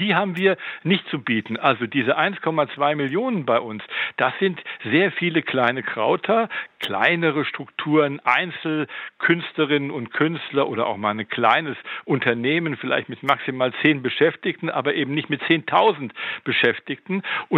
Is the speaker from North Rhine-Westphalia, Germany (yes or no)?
no; Berlin, Germany; zumindest meine Heimatstadt Berlin, wäre ohne Kultur bestimmt kein Touristenmagnet.